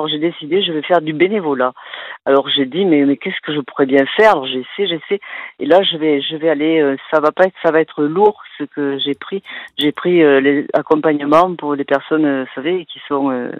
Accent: Montauban, Occitanie, France; puisque je suis du Tarn-et-Garonne, je suis de Montauban

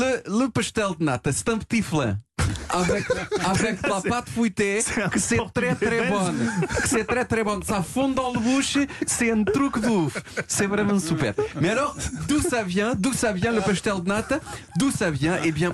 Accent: Portugal; now in France; je suis portugais.

